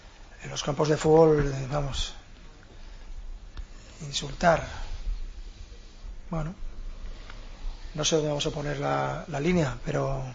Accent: Gijón, Asturias, Spain; soy asturiano y de Gijón a muerte

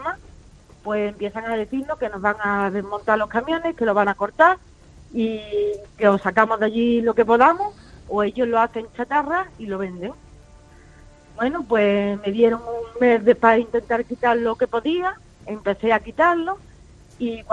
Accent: Seville, Andalusia, Spain; yo soy de aquí de Sevilla

